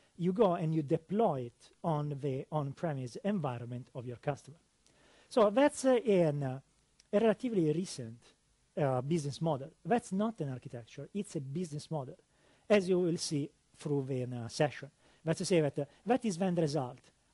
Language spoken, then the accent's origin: English; Italy; English is a second language; now in Redmond, United States; I'm a principal architect evangelist in Redmond, as you can hear from my accent, classic North America. No, yeah, I'm actually Italian, but I've spent almost 6 years there in the States.